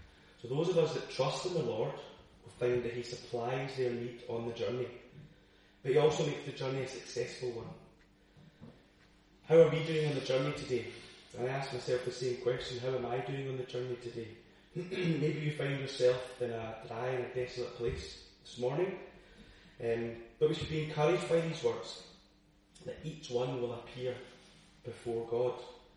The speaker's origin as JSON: {"language": "English", "town": "Glasgow", "region": "Scotland", "country": "United Kingdom", "tie": "born or raised there", "said": "coming from Glasgow myself, I wouldn't have acquired a sat-nav. I was born and brought up in Glasgow, so would have had no problem navigating around that city."}